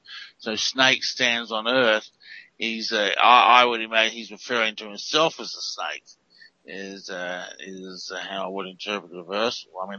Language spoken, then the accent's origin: English; Australia; I kept on trying to tell people, listen, I'm an Aussie.